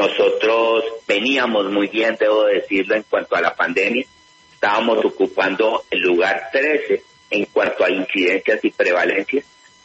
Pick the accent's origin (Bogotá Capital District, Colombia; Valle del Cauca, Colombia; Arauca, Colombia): Valle del Cauca, Colombia; Cali; sé que como sociedad y como caleños vamos a recuperar esto en pocos meses